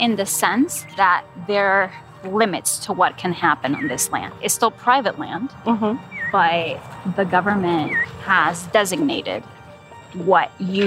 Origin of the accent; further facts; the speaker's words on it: Camuy, Puerto Rico; I was away for about 10 years, and then I came back and I was like, wow, I'm from Camuy.